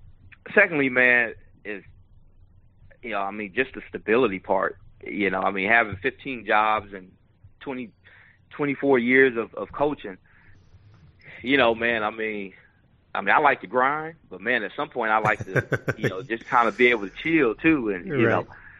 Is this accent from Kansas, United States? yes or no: yes; Kansas, United States; now in Myrtle Beach, United States; I mean, I'm from Kansas, and I don't know if I can take the cold anymore being in Myrtle Beach.